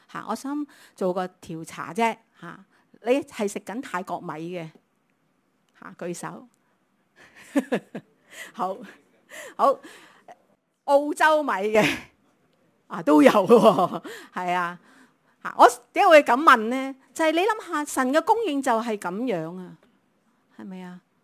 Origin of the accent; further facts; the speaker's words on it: China; 因为在我们中国人的传统里面，我们觉得妈妈大一点嘛